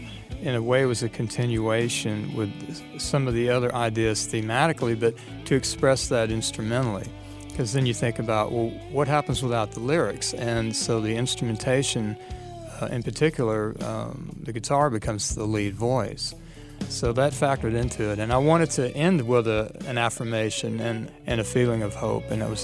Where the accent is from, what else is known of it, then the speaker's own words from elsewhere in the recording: Jackson, Mississippi, United States; also born or lived in Canton; I was born in Canton, and then we moved to Jackson.